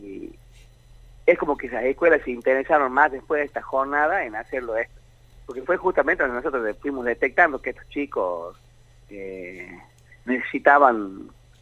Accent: Argentina; nosotros como argentinos

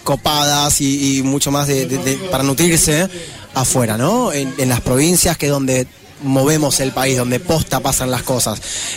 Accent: Rosario, Santa Fe, Argentina; yo soy de Santa Fe, soy de Rosario.

